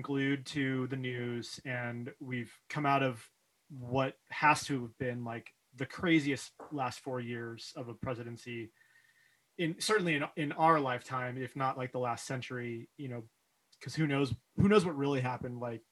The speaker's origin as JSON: {"language": "English", "region": "California", "country": "United States", "tie": "born or raised there", "said": "like I grew up in the Sierra Nevadas of Northern California, which is only like a 3-hour drive from where you grew up in Berkeley."}